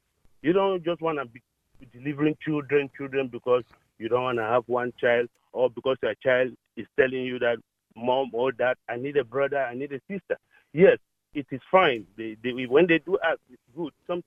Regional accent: Cameroon; I'm from Cameroon.

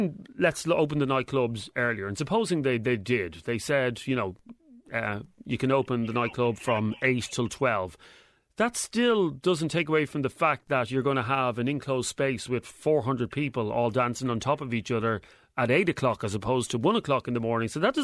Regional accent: Ireland; And I'm proud as an Irish man of the I mean, you look at places like Austria

